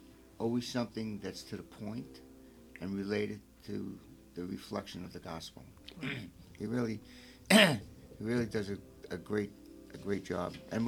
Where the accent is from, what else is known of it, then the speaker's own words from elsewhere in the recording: Brooklyn, New York, United States; Because I'm from Brooklyn, and my diction isn't that great.